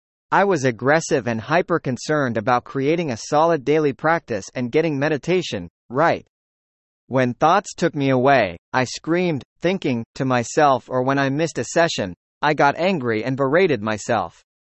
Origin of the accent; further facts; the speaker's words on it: Hawaii, United States; also born or lived in San Francisco; I attribute that to growing up in Hawaii.